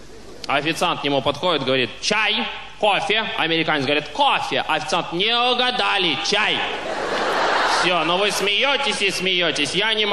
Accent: Russia; Я туда, как россиянин, больше не поеду

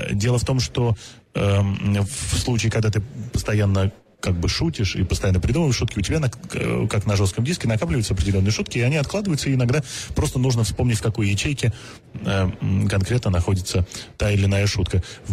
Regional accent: Saint Petersburg, Russia; Знаете, он с Урала, я из Петербурга.

